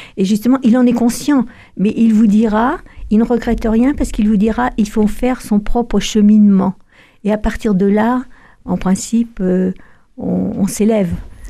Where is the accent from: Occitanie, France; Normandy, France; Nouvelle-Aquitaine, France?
Normandy, France; Vire; moi, je suis normande, alors je parle un peu de moi là, mais dans mon village, à Vire, Caen, etc., tout a été détruit à 80%.